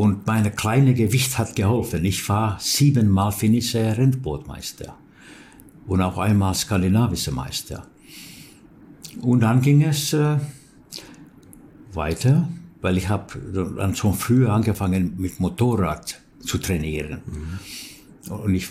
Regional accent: Turku, Southwest Finland, Finland; dass in Turku, wo ich wohnte und wo ich geboren bin

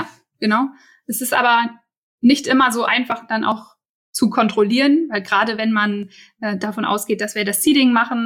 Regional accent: Berlin, Germany; als Berliner

